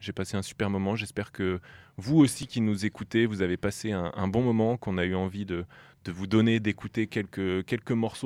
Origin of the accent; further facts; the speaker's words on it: Bourges, Centre-Val de Loire, France; Michel et moi, nous venons de Bourges, c'est notre ville natale.